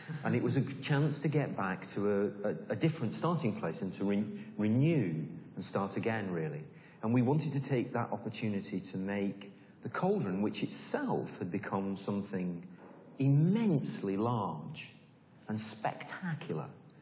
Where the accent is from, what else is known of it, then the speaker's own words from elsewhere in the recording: Manchester, North West England, United Kingdom; now in London, United Kingdom; Well, I come from Manchester, and I often I live in London now, but I often go back to Manchester.